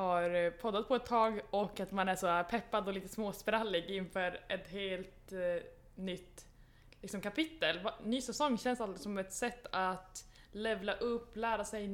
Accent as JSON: {"language": "Swedish", "town": "Luleå", "region": "Norrbotten County", "country": "Sweden", "tie": "born or raised there", "said": "Jag är född och uppväxten i Luleå"}